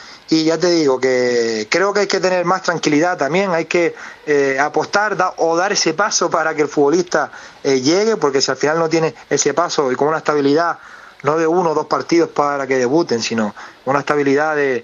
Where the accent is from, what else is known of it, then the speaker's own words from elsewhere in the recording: Tenerife, Canary Islands, Spain; obviamente como tinerfeño, pues espero que el fútbol de aquí vaya subiendo